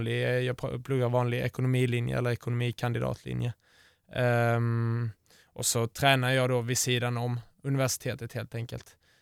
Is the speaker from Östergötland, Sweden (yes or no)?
no; Kattvik, Skåne, Sweden; now in Granada, Spain; och jag kommer från Kattvik här precis utanför byn.